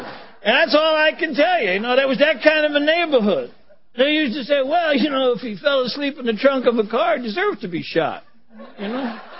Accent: Brooklyn, New York, United States; I have nothing against it, but I grew up in Brooklyn in an area where if there was a mafia, they lived there.

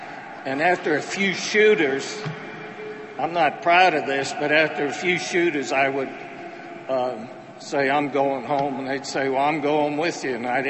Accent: New York, United States; But anyhow, I grew up in New York, and by the time I was 15... I was from Long Island, but I worked in the city.

